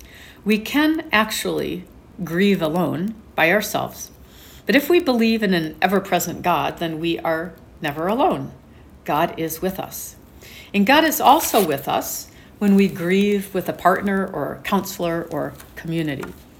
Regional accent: Urbana, Illinois, United States; I grew up in Urbana, Illinois, and attended Urbana High School, 2 hours south of here.

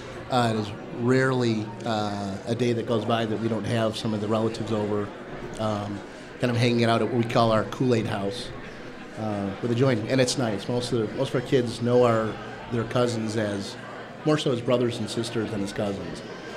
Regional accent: Riverwoods, Illinois, United States; I grew up in Riverwoods, Illinois. So just north of here, right where the Deerfield Toll Plaza used to be.

